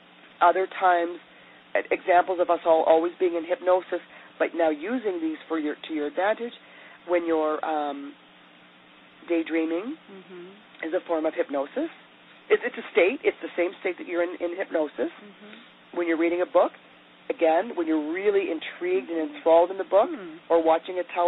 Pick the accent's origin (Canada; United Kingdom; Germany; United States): Canada; because I'm Canadian